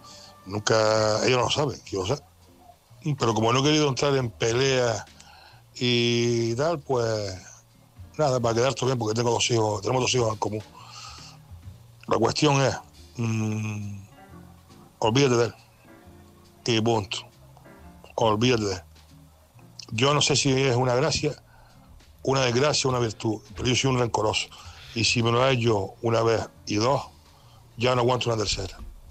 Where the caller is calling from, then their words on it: Canary Islands, Spain; de Gran Canaria.